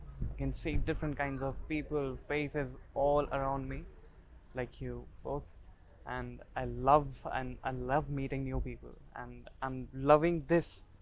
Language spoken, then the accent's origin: English; India; moved away as an adult; now in Thamesmead, United Kingdom; Okay, so I'm from India.